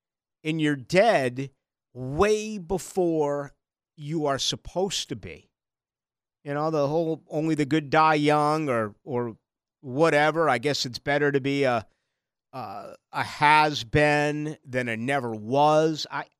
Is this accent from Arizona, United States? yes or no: no; Boston, Massachusetts, United States; When I grew up in Boston watching the WWF, it was before the WWE